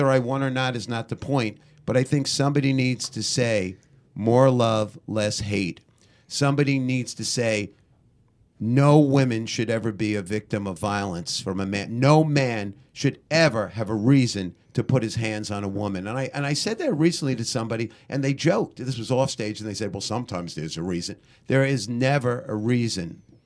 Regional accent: Brooklyn, New York, United States; Now, when we were kids growing up in Brooklyn, my mother was so cheap.

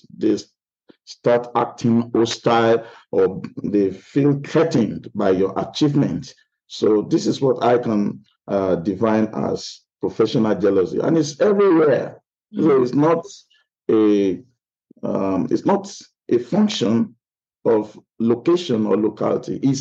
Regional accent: Nigeria; English is a second language; now in South Korea; I am a Nigerian.

